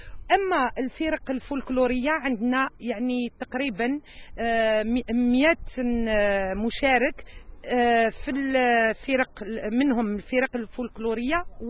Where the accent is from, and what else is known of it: Algeria